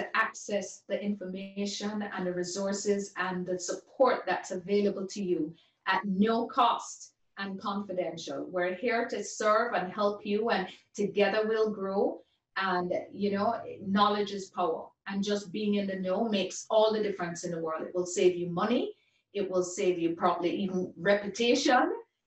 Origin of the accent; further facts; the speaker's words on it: Jamaica; I'm from Jamaica, as I mentioned.